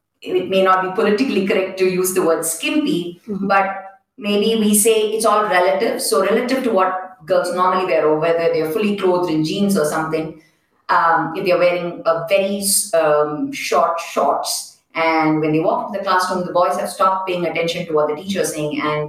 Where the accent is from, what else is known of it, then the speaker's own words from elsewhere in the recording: Chennai, Tamil Nadu, India; I could not take the public transport growing up in Chennai in pants.